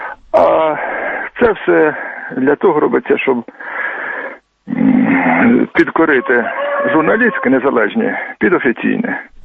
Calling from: Sumy Oblast, Ukraine; я із Сумської області.

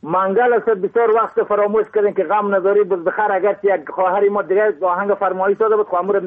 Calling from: Qaghur, Bamyan, Afghanistan; ولایت ما بامیان سیرن در قریه قاغور زندگی میکنم

